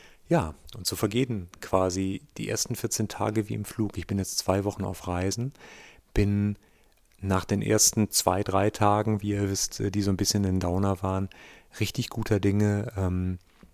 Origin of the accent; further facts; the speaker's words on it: North Rhine-Westphalia, Germany; wo man da, wo ich herkomme, vielleicht einfach Feldwege hat, die im Bergischen Land, wo man nicht so viele extensive Landwirtschaft hat, sondern eher so kleine Bauernhöfe mit Viehwirtschaft und solchen Dingen